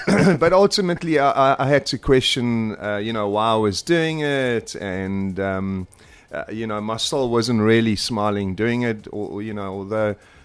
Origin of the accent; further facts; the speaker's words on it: Newcastle, KwaZulu-Natal, South Africa; also born or lived in Pietermaritzburg; I'm a KZN boy. I was born in Pietermaritzburg, grew up in Newcastle.